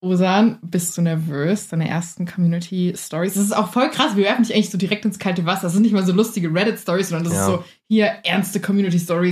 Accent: North Rhine-Westphalia, Germany; born there; moved away as an adult; Wir kommen beide gebürtig aus Nordrhein-Westfalen und sind vor kurzem nach Niedersachsen gezogen, rund 2 Stunden von Familie und Freunden entfernt.

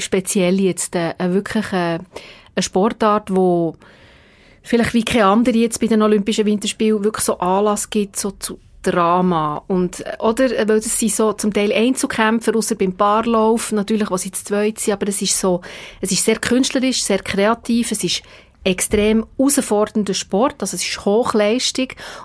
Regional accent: Switzerland; als Schweizerin

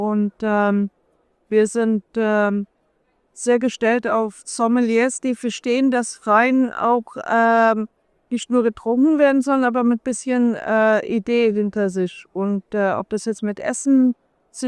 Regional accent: South Africa; Bin groß geworden in Südafrika. Mein Vater kommt eigentlich aus der Dresden-Gegend, 1951 nach Südafrika ausgewandert

